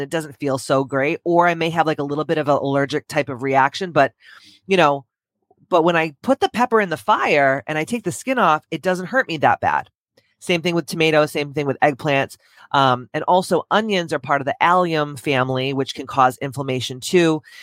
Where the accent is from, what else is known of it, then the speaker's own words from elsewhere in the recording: Taunton, Massachusetts, United States; Honey, I'm from Taunton. I grew up.